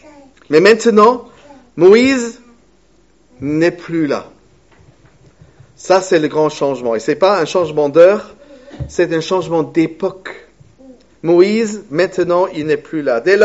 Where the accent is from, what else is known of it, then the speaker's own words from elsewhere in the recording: Bremen, Germany; À Brême, ma ville natale, on dit toute bonne chose doit être faite et dite au moins trois fois.